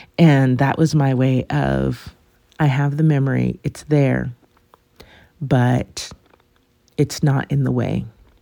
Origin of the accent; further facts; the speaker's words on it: Los Angeles, California, United States; I have about a month left in my hometown, and people are asking me, what do I want to do? What do I want to see? Where do I want to go? And it's so funny to me, because I've done it.